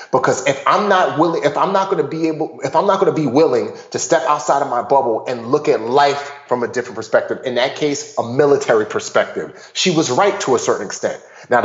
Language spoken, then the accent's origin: English; Bronx, New York, United States; because I grew up in the Bronx. And me growing up in the Bronx, especially in my first command, because all I knew was Bronx